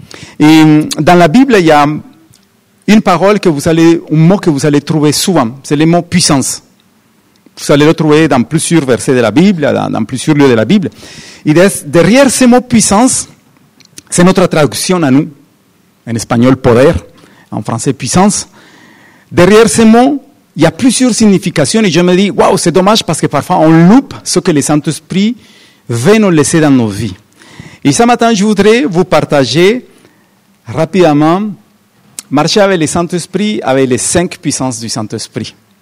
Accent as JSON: {"language": "French", "country": "Colombia", "said": "je viens de la Colombie"}